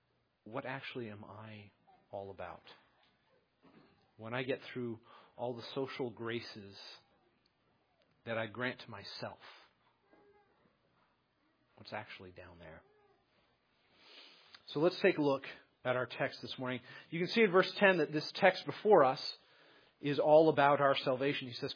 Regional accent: New England, United States; I'm from New England. We are a reserved people.

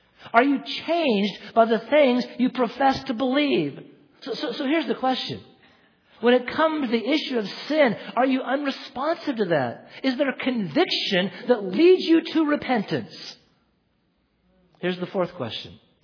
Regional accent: Oregon, United States; now in Knoxville, United States; Anyway, I'm from Oregon, remember?

